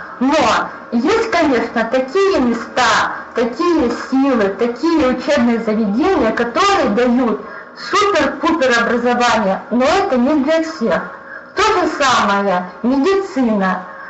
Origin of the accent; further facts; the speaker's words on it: Chelyabinsk, Chelyabinsk Oblast, Russia; я из Челябинска.